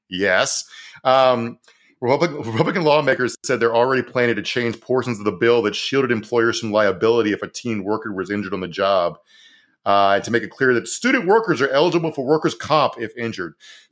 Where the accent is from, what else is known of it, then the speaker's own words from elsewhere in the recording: Minnesota, United States; I like it as a Minnesotan, so he made sure to include Norwegians.